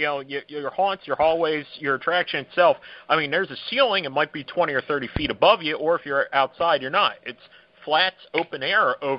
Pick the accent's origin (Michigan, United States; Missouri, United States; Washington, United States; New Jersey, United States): New Jersey, United States; And I grew up in South Jersey and Six Flags Great Adventure back, I forget exactly what year, but it was mid to late 80s.